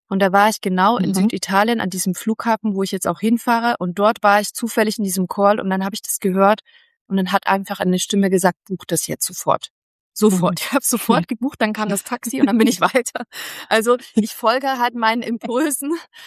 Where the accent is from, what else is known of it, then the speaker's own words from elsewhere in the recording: East Germany, Germany; Ich komme ja auch aus dem Dorf, vom Osten, vom Bauernhof, das weißt du, glaube ich, gar nicht, mit den Hühnern und den Kühen aufgewachsen